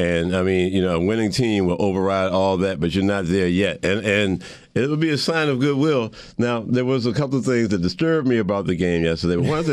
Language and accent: English; Washington, District of Columbia, United States; born there; I was born in Washington, D.C.